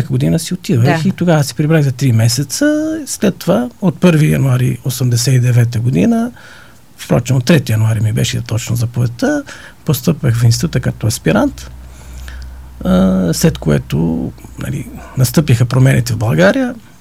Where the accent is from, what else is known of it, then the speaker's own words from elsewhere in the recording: Tunisia; Bulgarian is a second language; moved away as an adult; now in Bulgaria; Аз съм от Тунес.